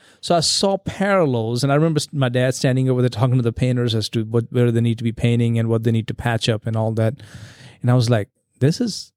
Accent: India; growing up in India, the roads are dusty.

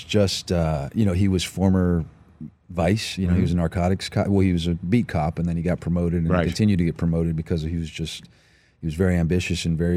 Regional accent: Austin, Texas, United States; I play a lot of country tunes. I'm from Austin, Texas.

